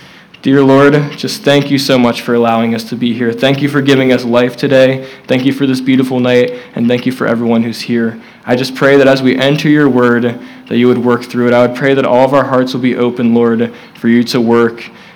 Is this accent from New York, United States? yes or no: no; Hershey, Pennsylvania, United States; And it's true, I am from Hershey, Pennsylvania. I'm from Chocolate Town.